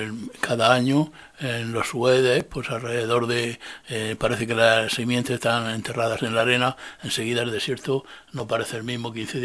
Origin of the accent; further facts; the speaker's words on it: Murcia, Region of Murcia, Spain; yo también tengo un pasado un huertano, porque soy de Murcia